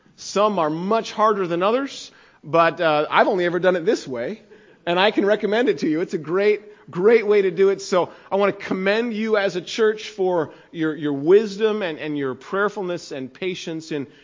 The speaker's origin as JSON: {"language": "English", "region": "California", "country": "United States", "tie": "born or raised there", "said": "But God presented this unique opportunity to go back home and pastor in my hometown in California."}